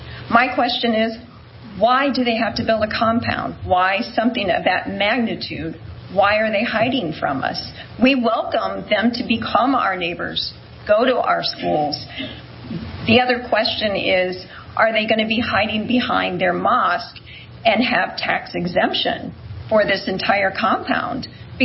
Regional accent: Michigan, United States; Not to mention, I grew up in Michigan.

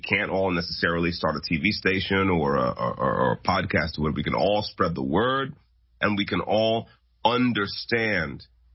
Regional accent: United States; But I'm also an American, you know.

